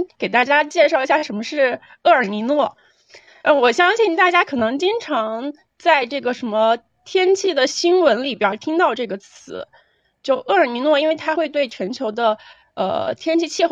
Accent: Jiangxi, China; moved away as an adult; 因为我老家是在江西，就每天都是蓝天白云、青山绿水

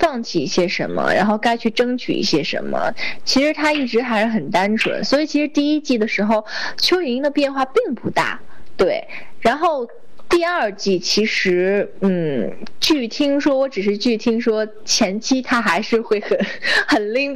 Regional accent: Beijing, China; 因为我家是北京的，可能我会不会面临说要离开北京去哪儿，因为我觉得我肯定会在北京找一份工作，踏踏实实的。

